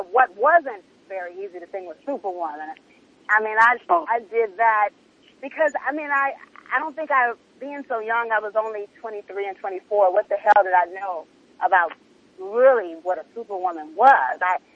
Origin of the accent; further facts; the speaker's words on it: Los Angeles, California, United States; growing up in Los Angeles was amazing because I had a platform to be able to do all of these things and I could dream and really feel like it could come true.